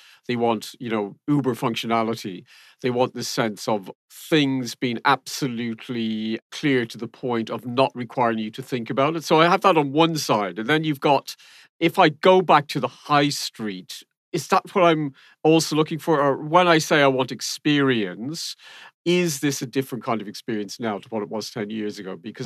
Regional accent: Ireland; Or is that just me ranting and being Irish?

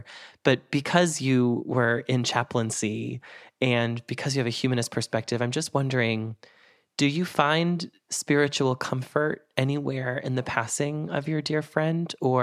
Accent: Boston, Massachusetts, United States; You know, I am back home now. I'm from Boston originally.

